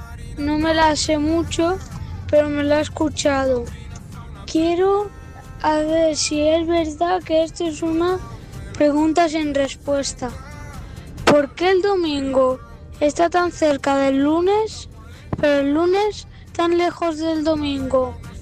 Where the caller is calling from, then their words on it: Palma de Mallorca, Balearic Islands, Spain; de Palma de Mallorca.